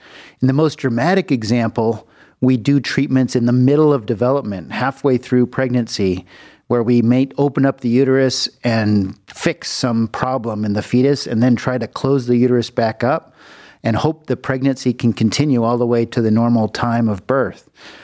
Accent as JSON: {"language": "English", "town": "Los Angeles", "region": "California", "country": "United States", "tie": "born or raised there", "said": "I'm from California. I was born in the Los Angeles region in the Valley."}